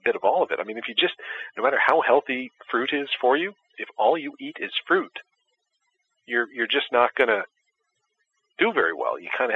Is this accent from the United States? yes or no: no; Canada; as a Canadian